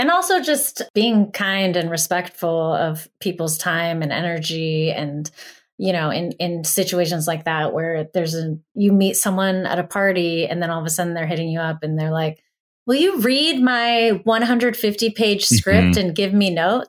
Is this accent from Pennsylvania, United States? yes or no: yes; Greensburg, Pennsylvania, United States; I grew up in Greensburg, Pennsylvania, which is right outside of Pittsburgh. Had a really great childhood.